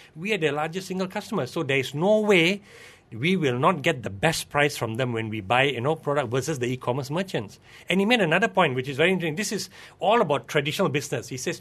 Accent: Malaysia; the first question we as Malaysian ask, so what's the bond like?

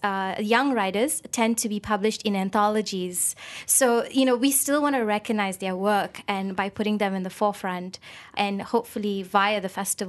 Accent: Malaysia; I'm a Malaysian Indian writer.

